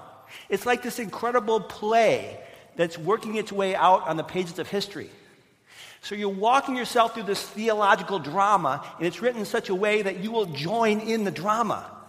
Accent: Michigan, United States; I'm from Michigan, by the way, if you didn't know.

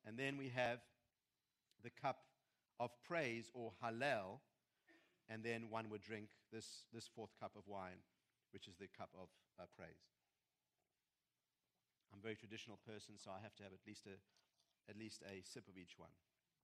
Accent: South Africa; I was raised in South Africa

